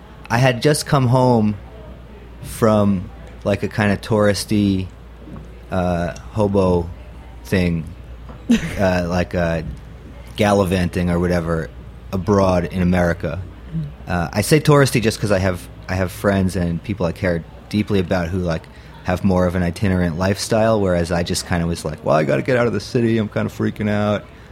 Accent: New York, United States; because as a New Yorker, as a Jew, I feel like there's a name for a pizza delicatessen.

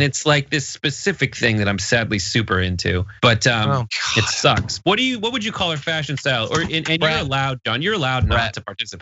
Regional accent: Florida, United States; I'm from Florida and I'm going to Wyoming where they have weather.

